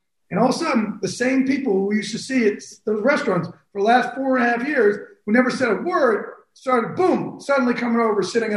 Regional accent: New Jersey, United States; My mom used to be, you know, that, you know, again, we're from the Jersey Shore.

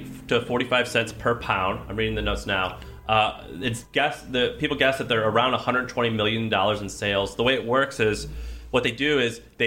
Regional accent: Midwest, United States; accent: Midwestern; And that's my Midwestern accent. I say Warsh.

